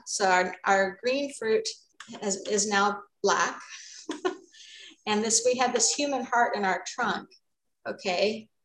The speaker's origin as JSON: {"language": "English", "region": "Arizona", "country": "United States", "tie": "born or raised there", "said": "I grew up in Arizona, say roots."}